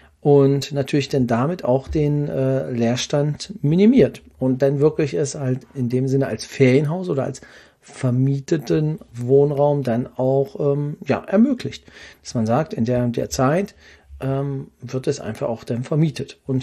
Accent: Brandenburg, Germany; bei uns in der Region Brandenburg oder beziehungsweise dann in dem Fall Ostprignitz, Ruppin, da wo ich herkomme

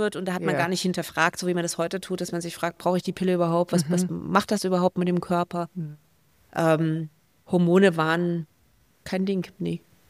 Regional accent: Dresden, Saxony, Germany; Genau, ich bin ja aus Dresden, in Sachsen.

